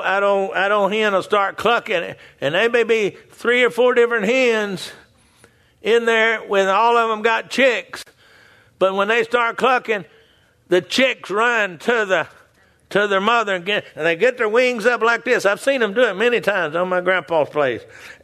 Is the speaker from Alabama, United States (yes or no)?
no; Texas, United States; Now, I'm from Texas.